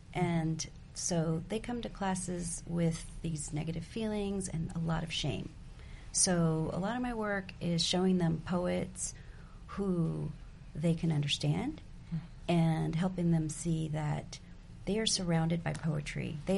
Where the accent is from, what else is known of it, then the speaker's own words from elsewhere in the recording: San Antonio, Texas, United States; also born or lived in Mexico; Well, I was born in Mexico, and so I grew up here in San Antonio since I was a little girl.